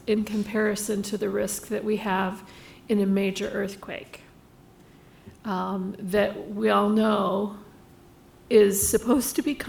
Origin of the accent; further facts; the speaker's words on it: Chicago, Illinois, United States; We're from the Midwest, from the Chicago area, and they approach things in a different way